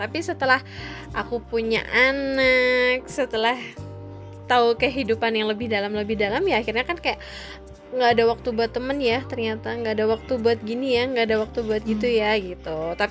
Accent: Kediri, East Java, Indonesia; bludak banget di kotaku waktu itu di Kediri kan

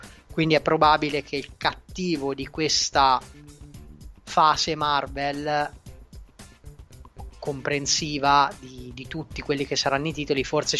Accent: Umbria, Italy; accent: Umbrian; tira fuori quello che è il mio accento umbro con queste c un po' marcate.

